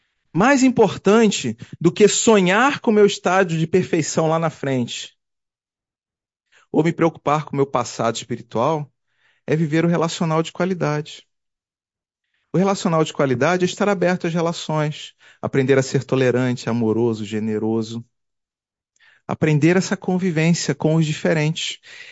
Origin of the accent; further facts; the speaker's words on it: Rio de Janeiro, Brazil; Eu sou cria da Zona Sul, nasci no asfalto, fui criado em prédio, hoje sou residente da Rocinha.